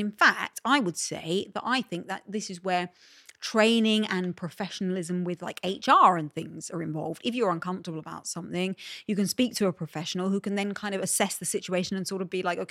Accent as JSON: {"language": "English", "country": "Malta", "tie": "born or raised there", "said": "when I grew up in Malta, I did a lot of theatre stuff."}